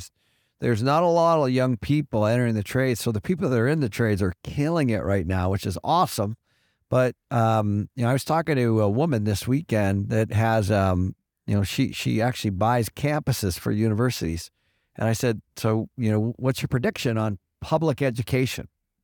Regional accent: Seattle, Washington, United States; Now, I'm from Seattle, so I cannot even believe that myself.

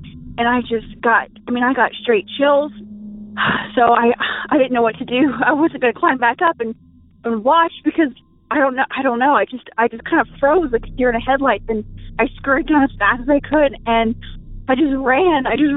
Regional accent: Springfield, Ohio, United States

